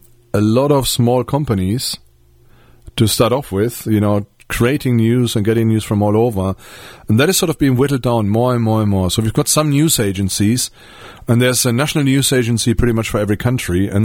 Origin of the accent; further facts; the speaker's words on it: West Germany, Germany; I grew up in West Germany, so I thought I was free